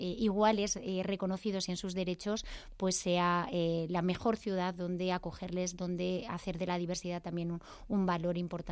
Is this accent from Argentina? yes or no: no; Castile and León, Spain; yo soy de Castilla y León